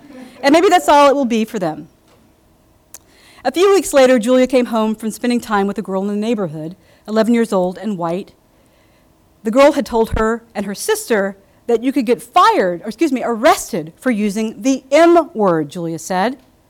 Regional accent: Nashville, Tennessee, United States; But inside of the frame is a world I could never have imagined when I was growing up in Nashville. But the South of my childhood has changed too.

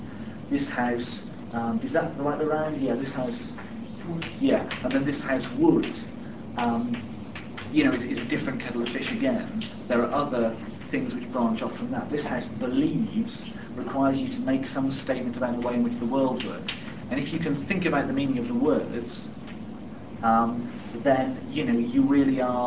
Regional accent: United Kingdom; The thing, because I'm British, the thing that people do in Britain increasingly now

